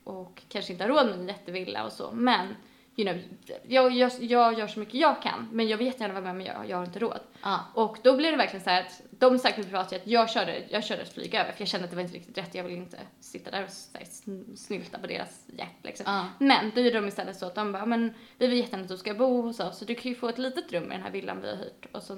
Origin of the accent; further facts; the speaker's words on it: Sweden; now in London, United Kingdom; när jag flyttade hit, var att här i London så, alltså hemma i Sverige, då växer man väldigt mycket upp med en viss typ av människor